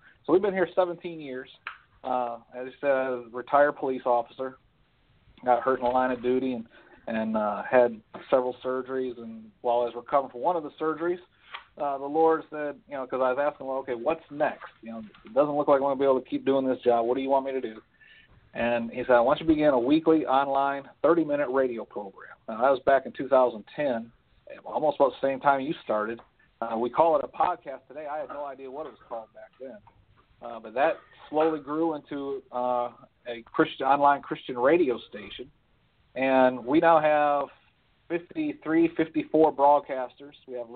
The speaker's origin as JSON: {"language": "English", "region": "Michigan", "country": "United States", "moved": "as an adult", "lives_now": "Baltimore, United States", "said": "Originally, I'm from Michigan. Joined the military straight out of high school, and somehow I ended up over in Baltimore, Maryland. That was in 2001, and we just kind of stuck here."}